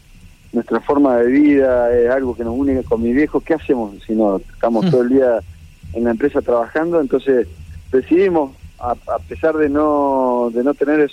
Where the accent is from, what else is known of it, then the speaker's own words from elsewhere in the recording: Plaza Huincul, Neuquén, Argentina; nosotros somos de Neuquén, de Plaza Huinculi, sí, y de Cutralcó, con mi viejo. y no hay muchas cosas para hacer aparte de estar en la empresa y de trabajar.